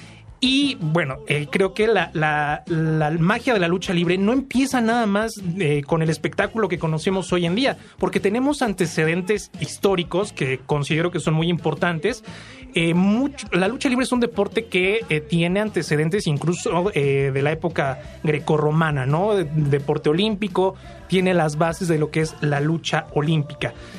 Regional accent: Mexico City, Mexico; creo que esto es un sello importante que nos identifica como chilangos y la gente que está orgullosa de vivir en esta ciudad.

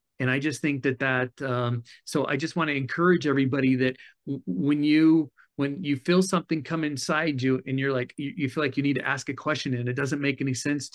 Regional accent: Germany; But I grew up in Germany. I knew we weren't going to war with the Soviets anytime soon.

